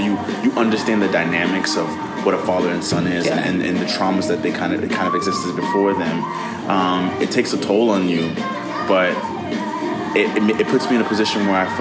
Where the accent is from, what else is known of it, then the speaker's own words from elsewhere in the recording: New Orleans, Louisiana, United States; No, I'm from New Orleans.